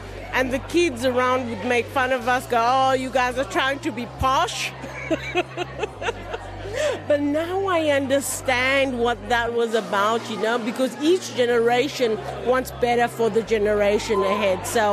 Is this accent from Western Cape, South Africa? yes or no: yes; Cape Town, Western Cape, South Africa; a brown sugar babe, and I'm from South Africa, Cape Town, but from around here I'm from the eastern suburbs.